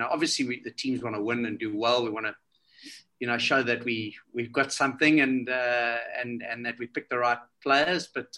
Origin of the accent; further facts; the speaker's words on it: South Africa; I mean, I'm a South African. Eh? We're a pretty resilient bunch.